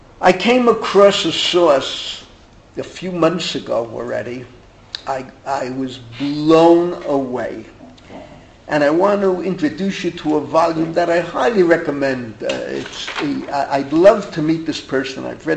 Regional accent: The Bronx, New York, United States; I grew up in the Bronx.

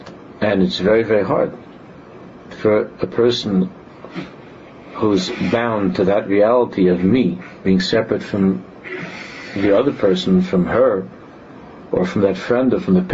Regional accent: New York City, New York, United States; I'm from Queens, she's from Brooklyn.

